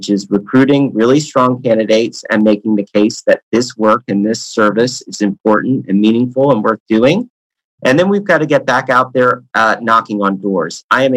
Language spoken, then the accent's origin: English; Florida, United States; I grew up in Pinellas. I was born and raised here. We're raising our three little kids here.